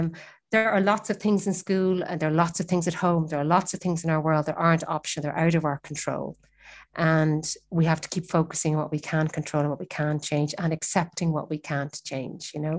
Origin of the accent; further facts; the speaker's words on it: Ireland; It's something we don't often talk about, maybe as Irish people.